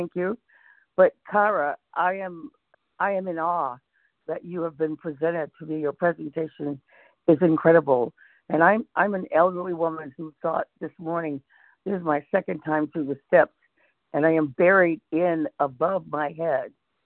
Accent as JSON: {"language": "English", "region": "California", "country": "United States", "said": "Good morning. … from California."}